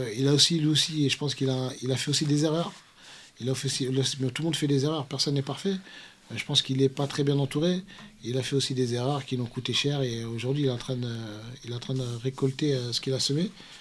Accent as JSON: {"language": "French", "town": "Noisy-le-Grand", "region": "Île-de-France", "country": "France", "said": "parce que nous, on vient de Noisy-le-Grand, donc nous vient de Noisy-le-Grand. Moi, j'ai commencé la boxe à Noisy-le-Grand"}